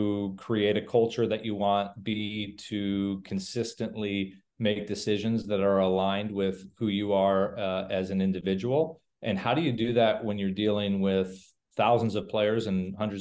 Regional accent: Chicago, Illinois, United States; moved away as an adult; now in St. Louis, United States; Obviously, growing up in Chicago, and as I mentioned, you know, where my first contacts came through a former coach.

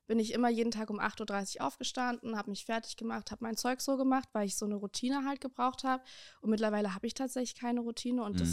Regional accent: Gera, Thuringia, Germany; Also ich komme ursprünglich aus Gera. Okay, ich komme gar nicht aus Erfurt. Ich habe in Erfurt nur gewohnt, weil ich dort studiert habe.

